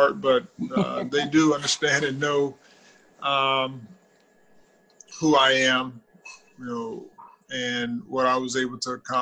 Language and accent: English; Thomasville, Georgia, United States; I've been married for 25 years. I'm from Thomasville, Georgia.